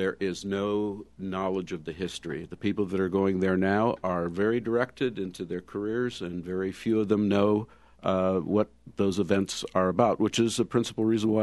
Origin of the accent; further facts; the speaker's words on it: Akron, Ohio, United States; And I'm from Akron. I'm a native from there.